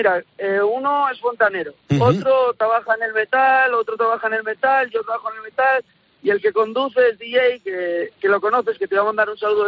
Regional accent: Avilés, Asturias, Spain; vamos para Avilés, que somos Avilés

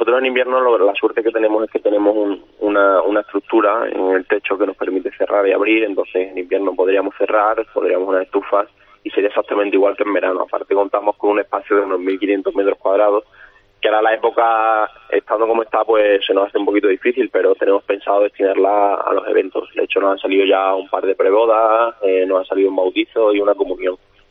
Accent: Cáceres, Extremadura, Spain; Sí, bueno, yo soy de Cáceres

